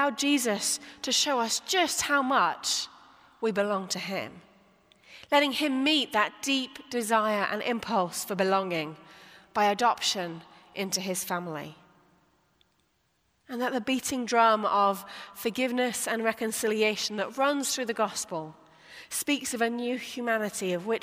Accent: United Kingdom; accent: British; So my following Christ doesn't mean that I cease to be British, as you can tell by my accent, or white, or a woman.

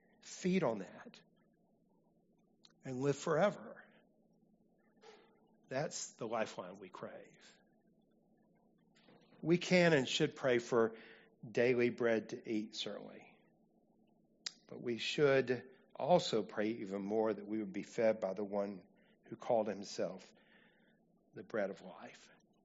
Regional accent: Birmingham, Alabama, United States; I did Sean's funeral a few weeks ago in Birmingham at the church where we were, where we grew up.

